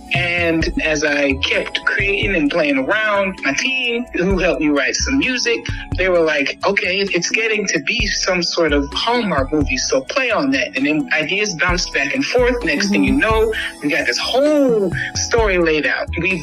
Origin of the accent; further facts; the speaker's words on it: Orangeburg, South Carolina, United States; also born or lived in Massachusetts; I'm from Orangeburg by way of Massachusetts, Orangeburg, South Carolina.